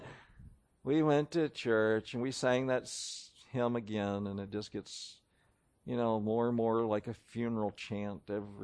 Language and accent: English; United States; We should use our liberties as an American for good, and certainly as a Christian.